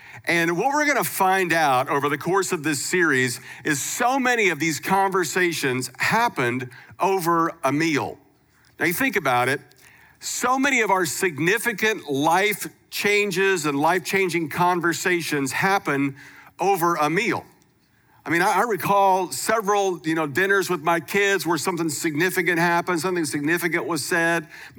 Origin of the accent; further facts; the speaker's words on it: Kansas, United States; also born or lived in California; But anyway, I grew up in Kansas, and then I made my way to California, where I was there for 20 years at a church out there.